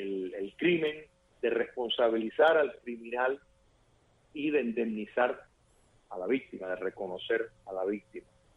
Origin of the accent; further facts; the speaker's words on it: Cuba; moved away; los cubanos que vivimos fuera del territorio nacional, que seguimos siendo cubanos y Cuba sigue siendo nuestra patria porque la llevamos dentro.